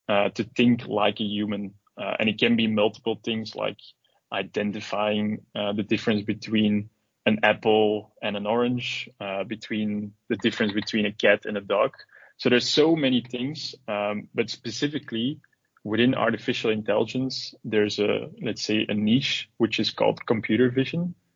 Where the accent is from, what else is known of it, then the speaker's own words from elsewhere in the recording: Antwerp, Flanders, Belgium; I actually was born and raised in Belgium in a town called Antwerp. Basically, I'm a 26-year-old computer engineer.